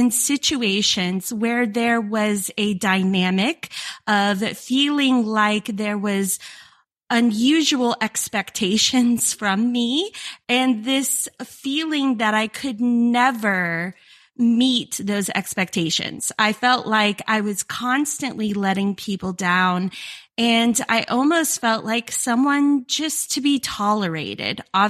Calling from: Florida, United States; I am in a small city in Florida.

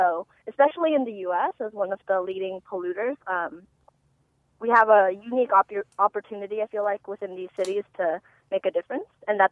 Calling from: Orange County, California, United States; I'm from Orange County in California.

